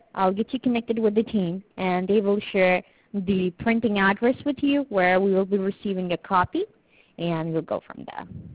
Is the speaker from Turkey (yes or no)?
yes; Turkey; No, I'm not Filipino.